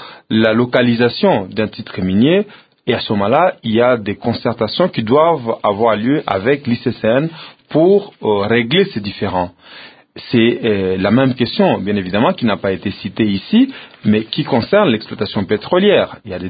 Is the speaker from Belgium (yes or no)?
no; Rumangabo, North Kivu, DR Congo; moi je suis originaire de Rumangabo